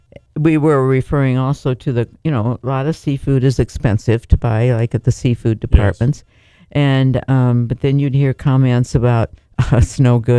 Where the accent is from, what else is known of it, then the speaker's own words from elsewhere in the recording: Iowa, United States; also born or lived in Minnesota; I grew up in Iowa and went down to the river with my dad catfishing, and then northern Minnesota, we went fishing for everything.